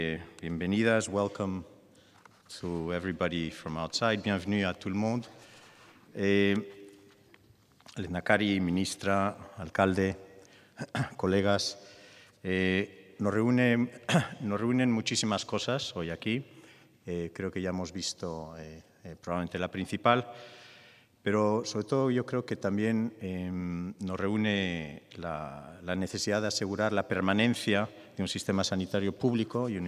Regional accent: Bilbao, Basque Country, Spain; También necesito, creo, decir como bilbaíno

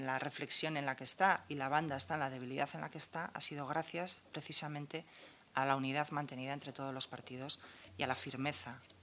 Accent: Basque Country, Spain; los vascos tenemos una forma personal y particular, lógicamente, como vascos, de hacer cultura, de hacer arte, de ver el mundo

